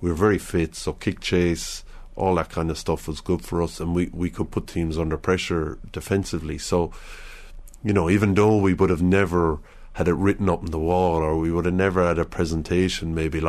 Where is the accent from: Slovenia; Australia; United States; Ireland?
Ireland; I think we've been smart, you know, in how we've gone about things as an Irish team.